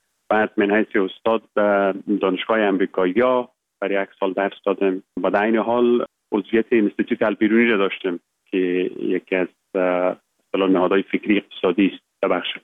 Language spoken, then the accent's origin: Persian; Baghlan, Afghanistan; born there; moved away as an adult; also born or lived in Kabul; ما در ولایت بغلان متولد شدیم. یکی از ولسوالی‌هایش خوست و فرنگ نام دارد. صنف 7 مکتب یا صنف 8 مکتب و بعد در لیسه استقلال کابل درس خواندیم. زمینه تحصیل مساعد شد که بعد از صنف 12 بیاییم به انگلستان،